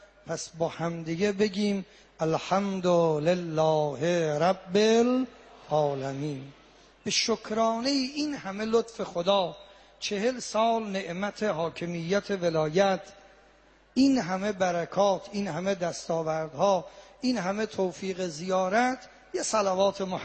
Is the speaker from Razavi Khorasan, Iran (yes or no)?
yes; Mashhad, Razavi Khorasan, Iran; حالا ما چون مشهدی هستیم هم حکم مهمان رو داریم